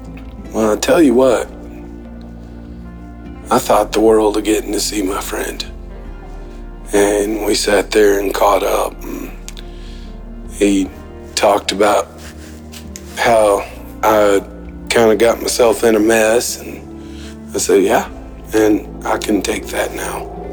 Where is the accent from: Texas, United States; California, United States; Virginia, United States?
Texas, United States; it was my friend that I had grown up with my entire life. We're from Texas, and we used to ride bulls together, and we just grew up together.